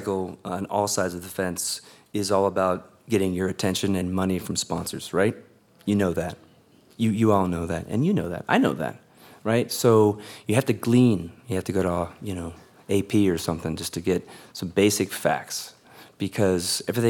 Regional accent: California, United States; It reminded me of growing up in California. I grew up in Southern California.

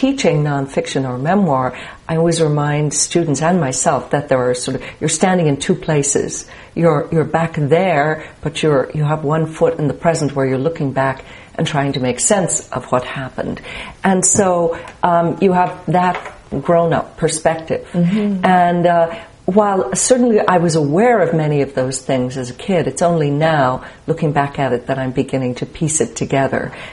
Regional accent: Dublin, County Dublin, Ireland; I grew up in Dublin, and my mother was a Dubliner, but my father was from the country, and he sounded different, he had a different accent

